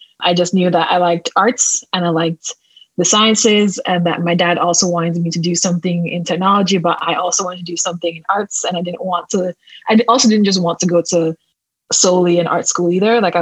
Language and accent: English; Kingston, Jamaica; moved away as an adult; now in United States; I like using my middle name. I am a product designer. I was born and raised in Kingston, Jamaica. So that's my home, my family, and my heart is over there. I moved from Jamaica when I was younger, when I was 18.